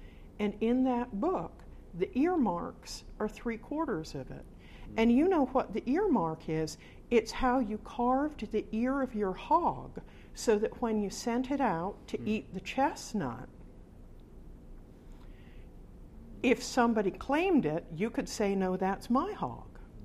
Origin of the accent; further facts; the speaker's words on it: Wethersfield, Vermont, United States; I am from Wethersfield, Vermont.